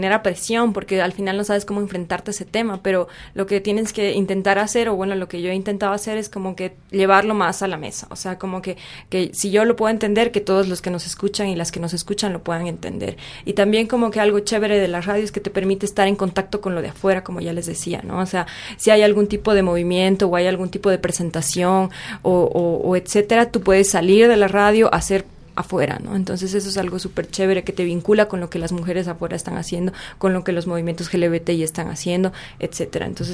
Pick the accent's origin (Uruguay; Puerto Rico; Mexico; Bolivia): Bolivia; yo soy boliviana, entonces el contexto ecuatoriano para mí era más desconocido